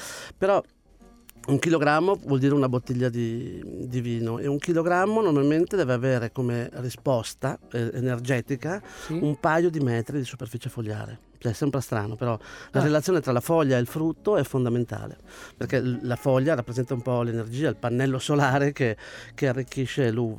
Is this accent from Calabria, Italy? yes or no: no; Bassano del Grappa, Veneto, Italy; Io sono veneto, di Bassano del Grappa.